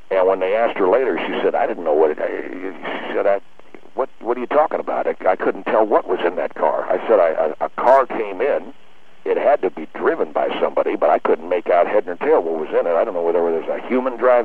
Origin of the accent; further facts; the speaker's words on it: Seattle, Washington, United States; I grew up in Seattle, Washington.